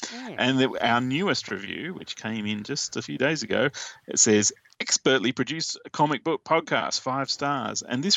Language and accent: English; Australia; It's even better if you're drinking a giant can of Foster's while listening, because we're Australian.